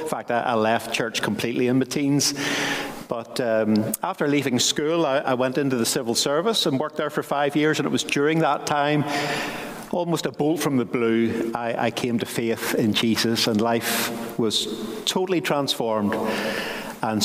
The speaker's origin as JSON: {"language": "English", "town": "Bangor", "region": "Northern Ireland", "country": "United Kingdom", "said": "Yes, I'm from Bangor. So I'm now back home in Bangor, pastoring there."}